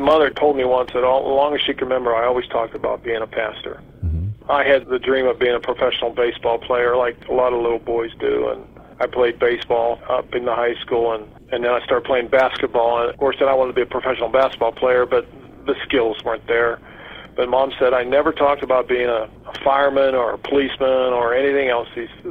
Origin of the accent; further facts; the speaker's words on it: Pittsburgh, Pennsylvania, United States; moved away as an adult; now in Indiana, United States; No, actually, I grew up in Pennsylvania, a suburb of Pittsburgh, so that makes me a Pittsburgh Pirates fan.